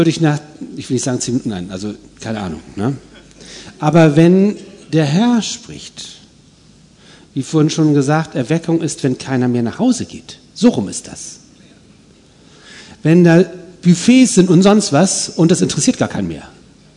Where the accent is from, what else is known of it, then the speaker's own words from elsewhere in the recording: Northern Germany, Germany; accent: northern German dialect; Ich spreche so einen Dialekt da, so einen nordischen.